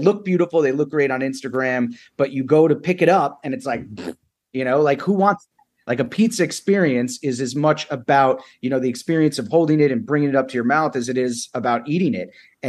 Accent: New York, United States; so for me being a New Yorker

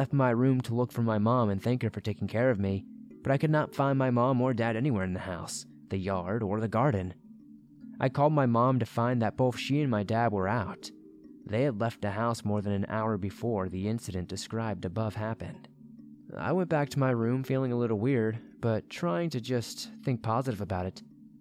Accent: Romania; English is a second language; I want to apologize for my English, since it is not my first language, and my grammar mistakes might be too frequent. For context, I am 31 years old, I'm a female, and I am from a small European country named Romania.

